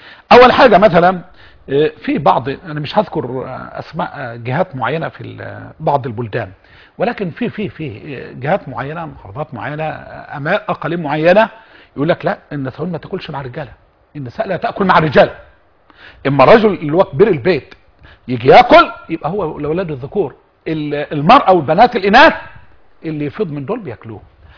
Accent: Egypt; عندنا في مصر

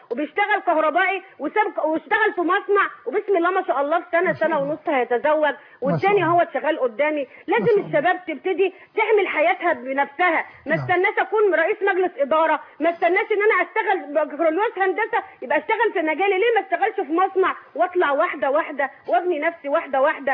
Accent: Egypt; فانا كمصريين

